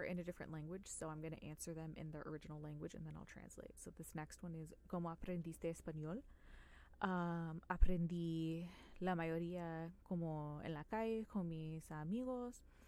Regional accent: Florida, United States; because I grew up in South Florida. The majority of the week is Spanish speaking.

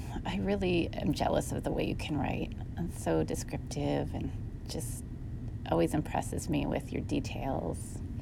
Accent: Canada; I'm not overseas or anything. I'm Canadian.

